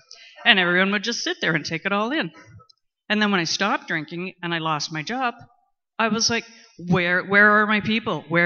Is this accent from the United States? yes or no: no; Canada; I'm from Canada.